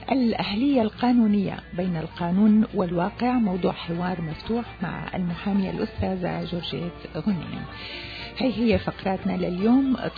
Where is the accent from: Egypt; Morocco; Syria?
Syria; بلدنا سوريا وشعبها وأهلها